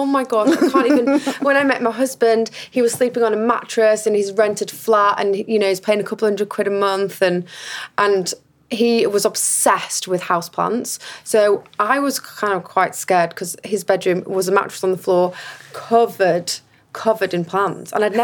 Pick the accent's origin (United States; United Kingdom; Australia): United Kingdom; Huddersfield, Yorkshire and the Humber; I am from Huddersfield